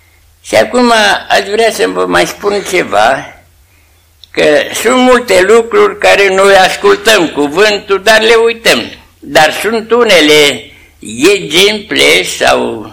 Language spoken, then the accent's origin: Romanian; Micești, Romania; Noi suntem de la Micești